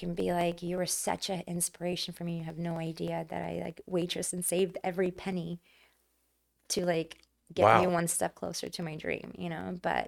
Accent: Moscow, Russia; the theater in me was always there, because I grew up in Moscow.

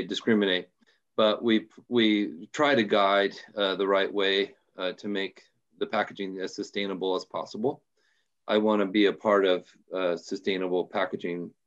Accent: Portland, Oregon, United States; So I'm from Portland, Oregon, the great Northwest, and born and raised here and just absolutely love it.

